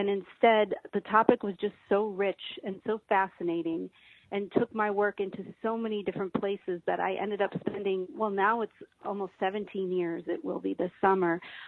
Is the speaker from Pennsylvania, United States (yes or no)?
no; Buffalo, New York, United States; I grew up in Buffalo, New York, which is an hour away from a place called Lilydale, New York